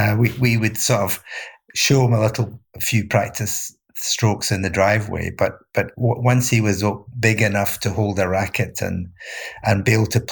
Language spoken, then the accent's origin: English; Glasgow, Scotland, United Kingdom; And in retrospect, when I was growing up in Glasgow, we were also fortunate that we had lots of tennis clubs.